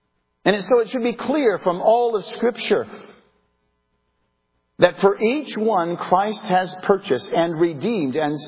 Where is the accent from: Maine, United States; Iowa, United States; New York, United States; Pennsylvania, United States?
Iowa, United States; I grew up in Northwest Iowa, and this comes to mind now when I'm trying to think of an example of abundance.